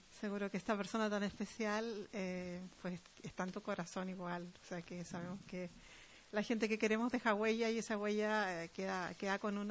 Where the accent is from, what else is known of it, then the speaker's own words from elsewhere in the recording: Chile; a pesar de que soy chilena y en Chile